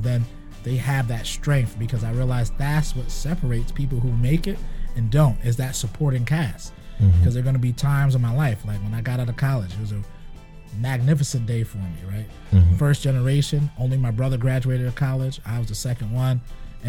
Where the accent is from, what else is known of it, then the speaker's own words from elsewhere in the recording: Brooklyn, New York, United States; I'm from Barbados. My family's from Barbados. I'm from Brooklyn. I'm born in Brooklyn, but my family's from Barbados.